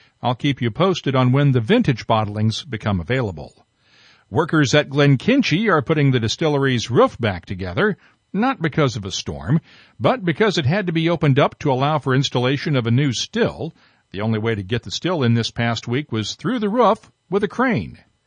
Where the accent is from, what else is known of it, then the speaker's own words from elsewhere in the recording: Indiana, United States; When I was growing up in Indiana, I lived and died with baseball's Cincinnati Reds.